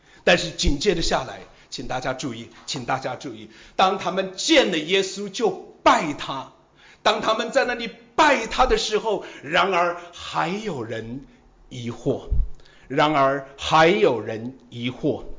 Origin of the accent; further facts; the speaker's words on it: Hubei, China; 我小的时候在湖北的一个农村的里面